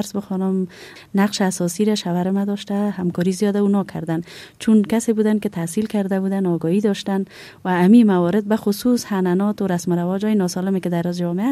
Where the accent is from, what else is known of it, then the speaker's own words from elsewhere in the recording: Kabul, Afghanistan; یعنی چند پشت بیشتر کابل آمدن و ما کابل نشین شدیم و همینجا زندگی کردیم بعد آنم باز بیرون از افغانستان بودیم